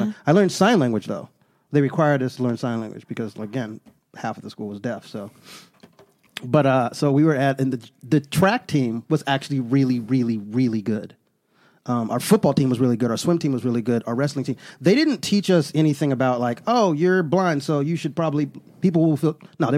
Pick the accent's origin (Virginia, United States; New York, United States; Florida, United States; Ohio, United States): Florida, United States; moved away; Oh, mine too. Yeah. I took elocution lessons when I moved from Florida to Washington because people couldn't understand what the fuck I was saying.